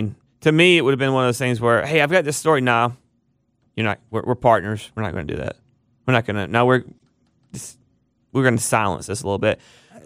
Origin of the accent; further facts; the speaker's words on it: Dallas, Georgia, United States; If I'm in Georgia, I'm from Pawling County.